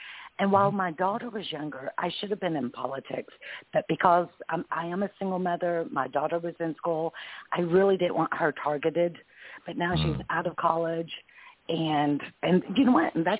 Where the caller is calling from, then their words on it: Knoxville, Tennessee, United States; Knoxville, Tennessee.